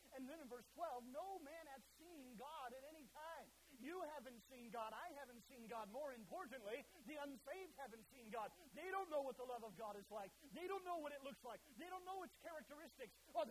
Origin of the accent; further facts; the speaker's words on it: the Carolinas, United States; now in Mississippi, United States; Growing up, I grew up in the Carolinas and now living here in Mississippi